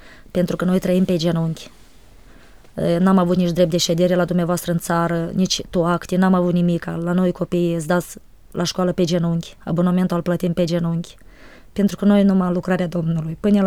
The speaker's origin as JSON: {"language": "Romanian", "town": "Micăuț", "region": "Strășeni District", "country": "Moldova", "tie": "born there", "said": "Zic, vai, dar eu acolo m-am născut."}